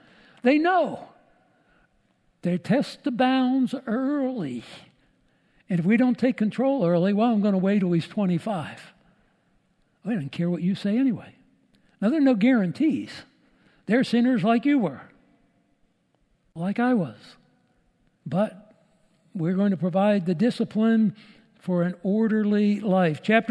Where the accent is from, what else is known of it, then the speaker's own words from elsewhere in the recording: Pennsylvania, United States; I was raised outside of Pittsburgh